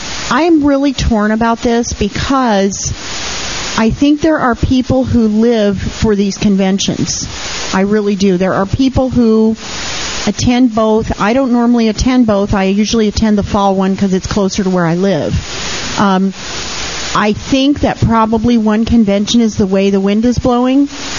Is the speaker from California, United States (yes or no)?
yes; California, United States; I'm from Orange County.